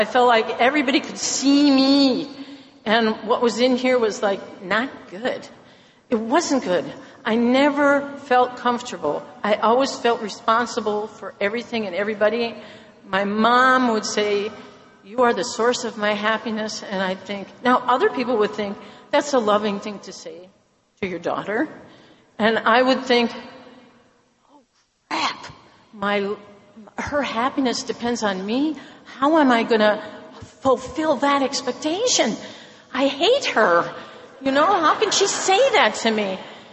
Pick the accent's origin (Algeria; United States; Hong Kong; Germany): United States; Vermont; I'm from Vermont.